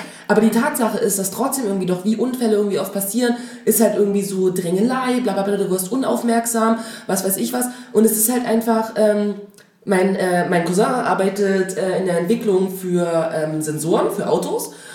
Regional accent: Dresden, Saxony, Germany; ich komme aus Dresden.

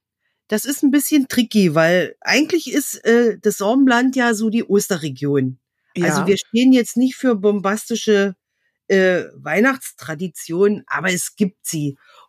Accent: Brandenburg, Germany; ich bin ja auch in der Lausitz geboren und aufgewachsen. Und obwohl bei uns im Brandenburgischen sind es ja dann die Wenden, also die gehören ja mit den Sorben zusammen. Und wir keine wendische Familie sind oder waren.

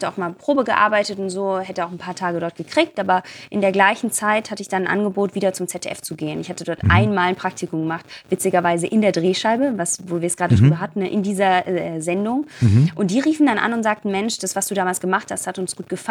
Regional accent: Baden-Württemberg, Germany; Und ich komme aus dem Schwarzwald, aus der Nähe von Baden-Baden

